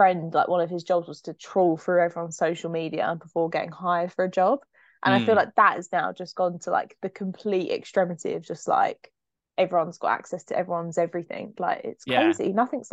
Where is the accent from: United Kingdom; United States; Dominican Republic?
United Kingdom; South East England; born there; I was born in Kent, but I was made in the Royal Military.